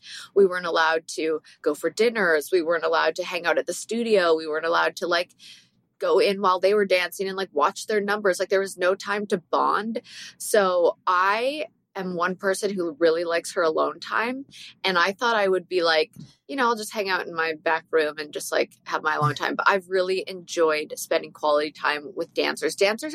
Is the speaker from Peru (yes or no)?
no; Canada; I'm Canadian and I've been to more places than Americans have been.